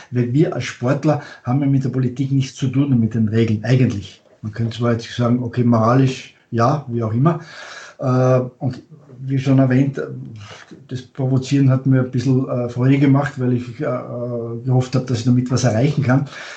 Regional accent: Austria; als Österreicher

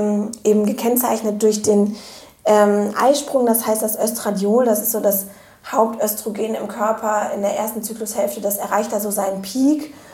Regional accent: Cologne, North Rhine-Westphalia, Germany

